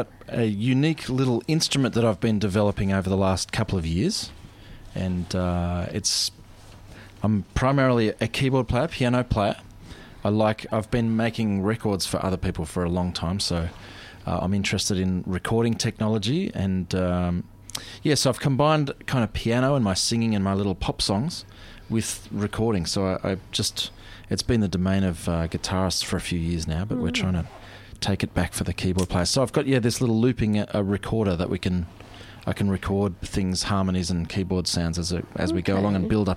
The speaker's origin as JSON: {"language": "English", "town": "Melbourne", "region": "Victoria", "country": "Australia", "tie": "born or raised there", "said": "And so that's kind of the musical tradition that I grew up in the eastern suburbs of Melbourne here."}